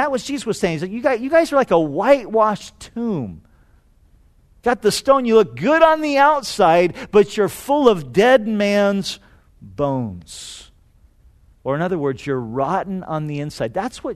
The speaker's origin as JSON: {"language": "English", "region": "California", "country": "United States", "tie": "born or raised there", "said": "I grew up in Orange County, so I spent a lot of summers hanging out at the beach down in Newport."}